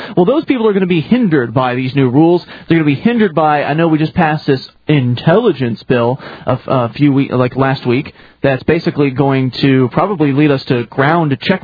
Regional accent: United States; It's my job as an American, a freedom-loving American, to stand up for them.

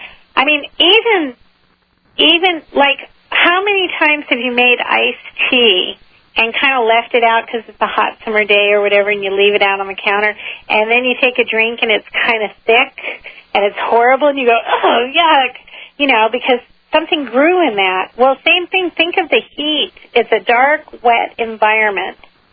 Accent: California, United States; everybody I think knows I'm from California and I visit home a lot

